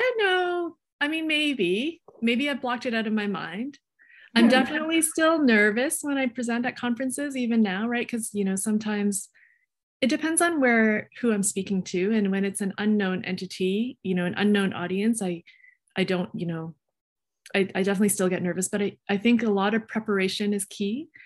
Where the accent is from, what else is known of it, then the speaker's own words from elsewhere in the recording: Toronto, Ontario, Canada; I always liked here when I grew up in Toronto, but I didn't have the same exposure.